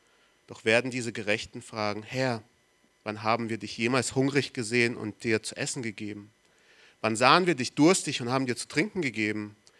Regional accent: Marburg, Hesse, Germany; Wo ich herkomme, in Marburg, war unsere Gemeinde neben einem Obdachlosenheim.

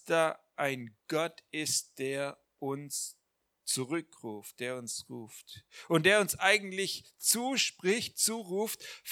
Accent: Baden-Württemberg, Germany; bei uns im Schwabenland sagt man so flapsig, also lieber reich und gesund als arm und krank.

